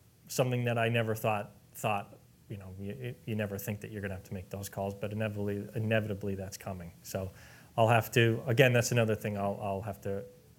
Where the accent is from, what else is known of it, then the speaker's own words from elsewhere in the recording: Vermont, United States; also born or lived in Queens, New York; to school here was a big undertaking from a kid that grew up in Vermont, and living in Queens and being a New Yorker really for 4 years was some of the best times of my life.